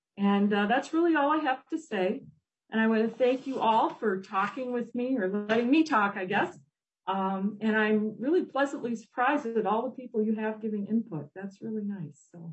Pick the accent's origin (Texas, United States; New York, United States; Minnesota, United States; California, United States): Minnesota, United States; As a Minnesotan, I really learned to treasure what we have here